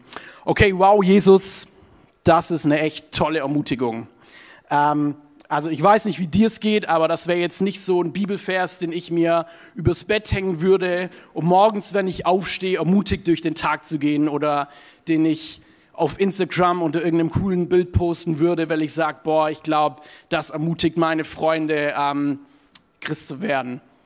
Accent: South Germany, Germany; Ich komme ja eher so aus dem Süden von Deutschland, voll vom Dorf.

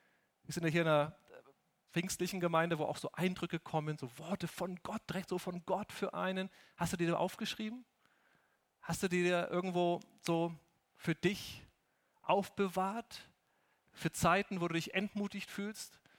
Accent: Germany; Und ich war völlig baff, ich war völlig weg, völliger Kulturschock als Deutscher, dass sowas möglich ist in New York City.

